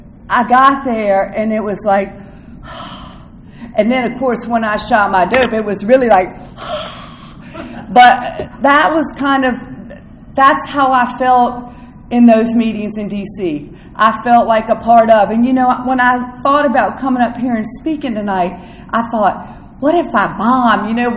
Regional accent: North Carolina, United States; But I'm from North Carolina, if you can't tell from my accent.

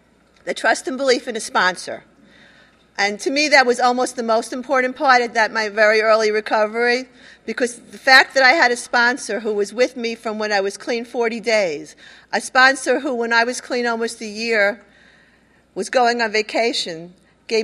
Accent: The Bronx, New York, United States; I'm an addict from the Bronx.

